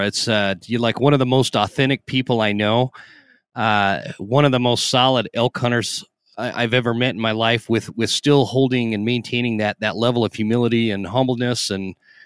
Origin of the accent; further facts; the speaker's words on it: Utah, United States; also born or lived in Idaho; I grew up out west. I grew up in Utah, in Idaho, and big time mule deer hunter and elk hunter.